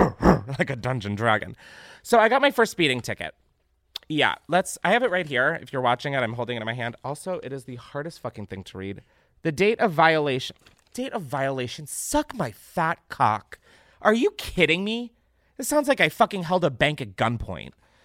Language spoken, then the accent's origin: English; Naperville, Illinois, United States; Recently, my hometown of Naperville and surrounding suburbs of Chicago was hit by a tornado